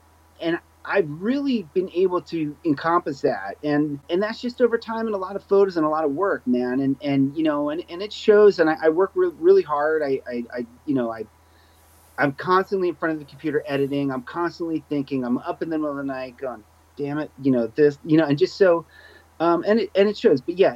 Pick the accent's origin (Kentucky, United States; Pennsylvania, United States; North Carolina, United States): Pennsylvania, United States; Philadelphia; now in Los Angeles, United States; I'm consider myself, I won't say local, I'm from Philly, but I've been here a long time, man.